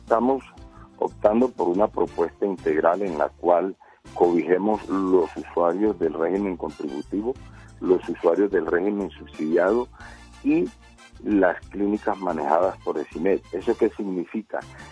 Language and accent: Spanish; Valledupar, Cesar, Colombia; also born or lived in Manaure; yo soy cesarense, yo soy nacido en Manaure, criado en Valledupar, estudié en el Colegio Los Perena, ahí me gradué de bachillerato